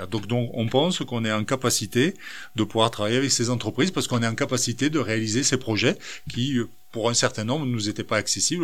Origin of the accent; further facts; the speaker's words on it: Toulouse, Occitanie, France; Moi je suis toulousain, donc voilà, après je suis occitan, je suis français, je suis européen, je suis citoyen du monde.